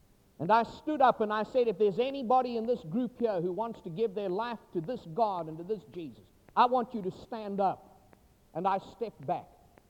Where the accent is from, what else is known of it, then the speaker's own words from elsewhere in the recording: KwaZulu-Natal, South Africa; I grew up speaking Zulu. And Shangaan is a derivative of Zulu because I was born in Zululand. And even though I am not conversant in Zulu, I could basically understand some of the language.